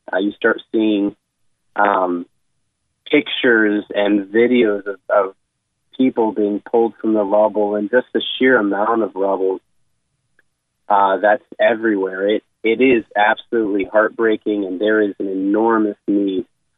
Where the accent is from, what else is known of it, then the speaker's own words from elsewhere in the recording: United States; But it's one thing you hear as an American, you hear the term earthquake.